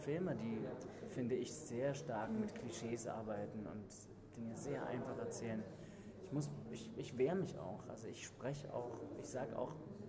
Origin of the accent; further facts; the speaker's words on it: East Germany, Germany; ich bin ganz klar ein Kind der DDR und bin auch ganz klar ein Kind des wiedervereinten Deutschlands.